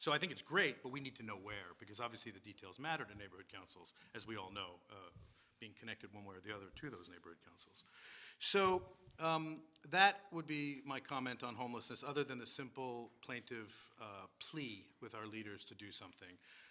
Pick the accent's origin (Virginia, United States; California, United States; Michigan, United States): California, United States; Studio City; I'm from Studio City.